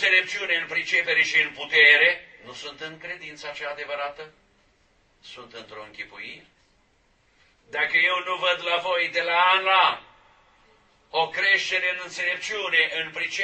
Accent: Romania; ca român vorbind

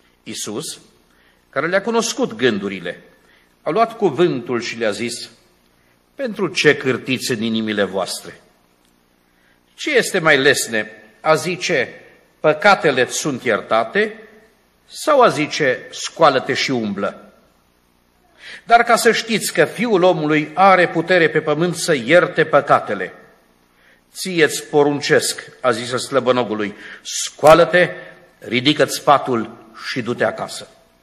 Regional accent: Arad, Arad County, Romania; also born or lived in Constanța; deloc sunt din Arad, că prin Harul lui Dumnezeu m-am căsătorit și am slujit la Constanța și timp de 16 ani am păstorit bisericile din Dobrogea, din Constanța

